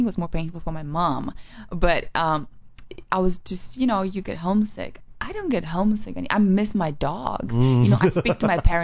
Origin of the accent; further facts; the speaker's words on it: London, United Kingdom; if you say to someone, you know, I came from London.